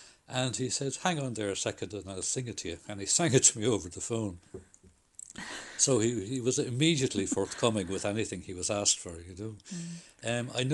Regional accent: Ireland; being Irish

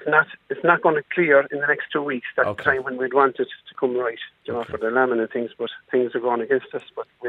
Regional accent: Munster, Ireland; I'm a farmer from Kerry.

